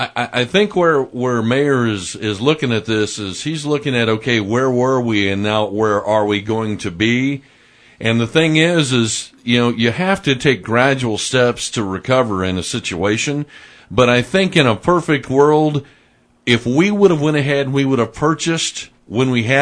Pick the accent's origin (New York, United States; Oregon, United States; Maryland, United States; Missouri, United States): Missouri, United States; Now, I grew up in North St. Louis County, and so our library, if we went to our, you know, our library, I think it was probably maybe 20 minutes away, 25 minutes away, okay?